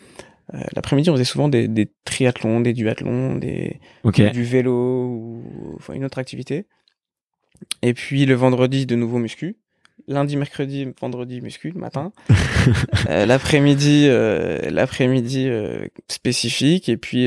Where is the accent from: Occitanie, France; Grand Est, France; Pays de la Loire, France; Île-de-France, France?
Grand Est, France; Épinal; nous on a grandi à Épinal jusque notre bac.